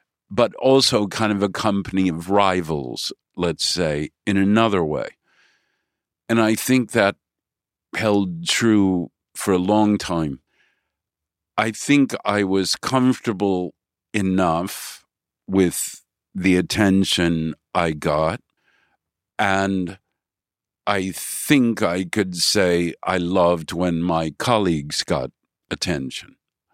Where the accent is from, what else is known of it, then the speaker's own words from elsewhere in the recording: Benton, Illinois, United States; I mean, I grew up in Benton, Illinois.